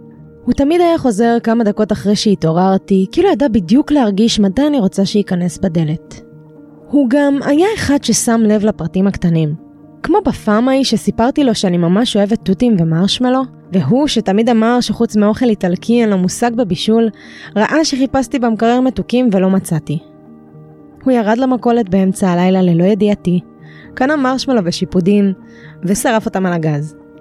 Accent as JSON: {"language": "Hebrew", "town": "Tel Aviv", "region": "Tel Aviv District", "country": "Israel", "tie": "born or raised there", "said": "אמנם גדלתי בשכונות הטובות של תל אביב, אך לא ליקקתי שמנת מכפית זהב."}